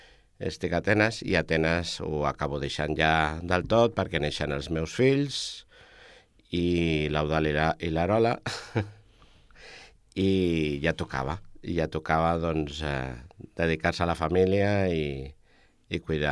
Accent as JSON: {"language": "Catalan", "town": "El Prat de Llobregat", "region": "Catalonia", "country": "Spain", "tie": "born or raised there", "lives_now": "El Prat de Llobregat, Spain", "said": "tot i que he viscut uns anys fora del Prat, com sabeu, he tornat. Fa 2 anys que torno a ser al Prat, i molt orgullós de seguir al meu poble natal."}